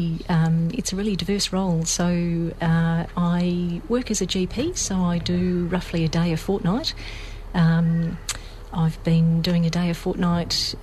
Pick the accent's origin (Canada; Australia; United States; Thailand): Australia; Melbourne, Victoria; moved away as an adult; also born or lived in Townsville / Arnhem Land; I was born and bred in Melbourne, actually, and left Melbourne in my mid-20s, which is a little while ago now. Made my way to Northern Australia, so I moved to Townsville and then spent some time in Arnhem Land, in West Arnhem, for 3 years.